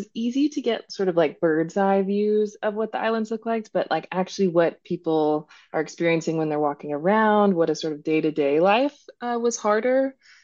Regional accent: Berkeley, California, United States; So I had only seen them from a distance growing up in Berkeley.

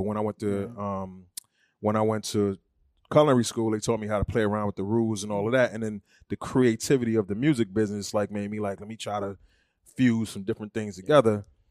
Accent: Brooklyn, New York, United States; I'm from Brooklyn, though. I don't know. I definitely got something to do with where I came from, how I was raised.

